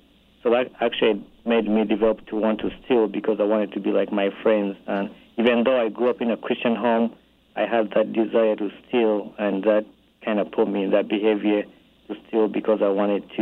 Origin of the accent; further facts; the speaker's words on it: Uganda; now in United States; Yeah, I grew up in Uganda, and then I moved to the United States